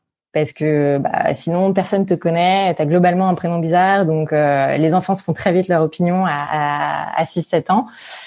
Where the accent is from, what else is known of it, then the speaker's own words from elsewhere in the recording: Bordeaux, Nouvelle-Aquitaine, France; born there; Alors, je suis née à Bordeaux, mais je suis pas du tout bordelaise et ma famille non plus. Moi, j'ai une famille qui est 100% champenoise. Voilà, ma mère et mon père viennent de Reims.